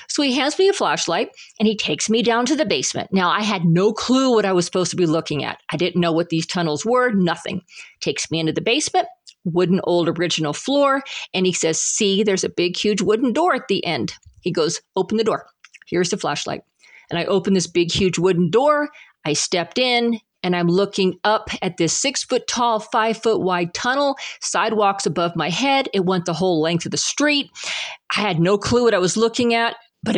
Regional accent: Salida, Colorado, United States; Now, I was raised in Salida.

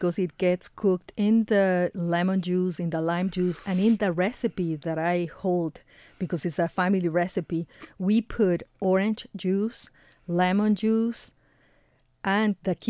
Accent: Ecuador; I am originally from Ecuador.

